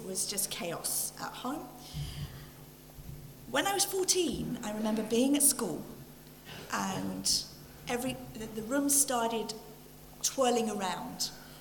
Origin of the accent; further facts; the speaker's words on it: East of England, United Kingdom; born there; I was born in Essex, not Anaheim.